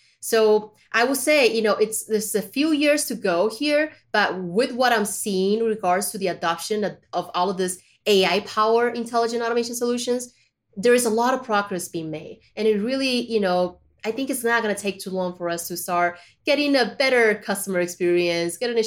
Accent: Colombia; also born or lived in China; I was born in China, but I was raised in Colombia, right?

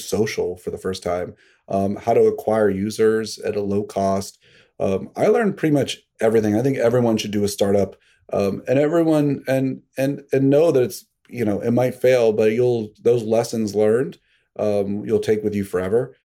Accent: Pittsburgh, Pennsylvania, United States; I grew up in Pittsburgh, and I started collecting baseball cards, but I had no income.

